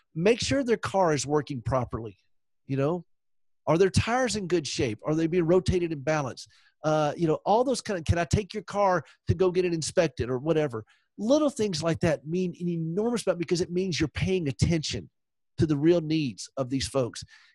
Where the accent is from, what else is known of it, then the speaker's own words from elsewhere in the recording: the South, United States; I'm from the South